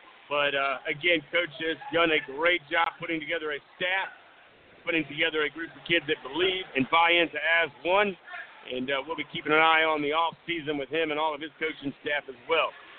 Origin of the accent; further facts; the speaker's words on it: Myrtle Beach, South Carolina, United States; I've got a lot of history on that side of the world growing up in Myrtle Beach, spending my time at Sacasea High School